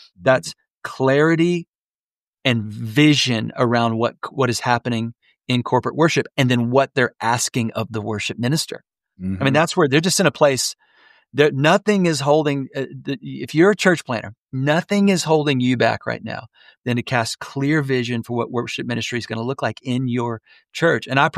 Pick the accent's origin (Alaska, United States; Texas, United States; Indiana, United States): Texas, United States; Houston; now in Dallas, United States; So, I speak from experience. I grew up in Houston. I'm in Dallas, I've been a part of 3 church plants